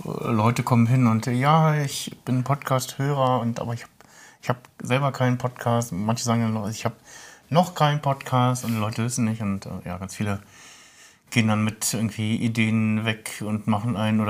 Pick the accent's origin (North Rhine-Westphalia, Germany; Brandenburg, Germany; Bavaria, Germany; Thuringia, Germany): Brandenburg, Germany; Blankenfelde; also born or lived in Ludwigsfelde; ich bin 36 Jahre alt, geboren in Ludwigsfelde, beziehungsweise aufgewachsen in Blankenfelde bei Berlin.